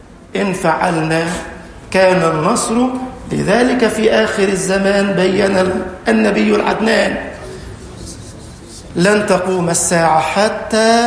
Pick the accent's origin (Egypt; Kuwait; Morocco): Egypt; اللهم اجعل بلدنا مصر أمنا أمانا